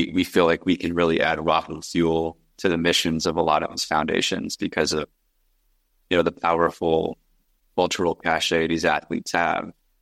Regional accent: Los Angeles, California, United States; I grew up in Los Angeles. I'm a rare LA native, as I put it. I went to high school in the San Fernando Valley.

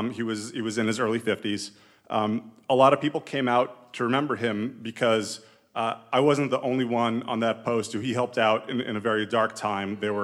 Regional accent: New York, United States; he knew that I was a lawyer from New York

